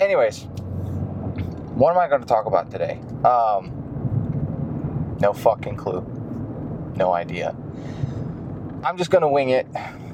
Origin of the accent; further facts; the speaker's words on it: Iran; moved away; I'm half Indian and I'm half Persian. I came from Iran a couple years ago. I came here in 2015.